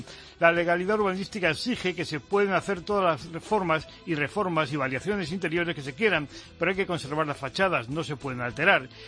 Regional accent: Madrid, Community of Madrid, Spain; Como madrileño

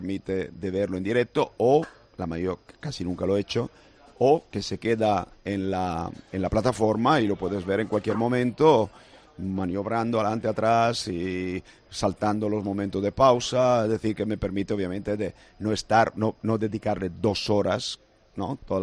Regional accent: Brescia, Lombardy, Italy; Spanish is a second language; now in Marbella, Spain; yo soy de Brescia y soy de Marbella. Esos son mis sentimientos de pertenecer.

